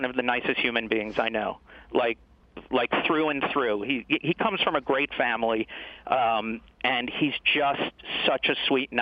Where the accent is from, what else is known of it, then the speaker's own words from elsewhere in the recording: New York, United States; I'm a Jew from New York who works in daytime television.